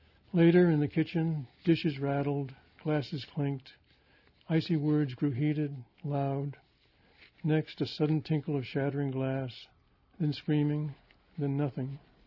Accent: Maine, United States; I grew up in Maine, and I went up there 4 or 5 years ago.

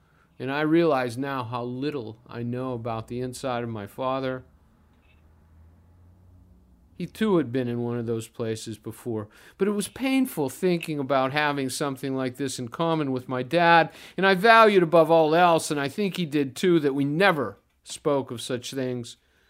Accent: Pittsburgh, Pennsylvania, United States; Joan's from Atlanta, I'm from Pittsburgh

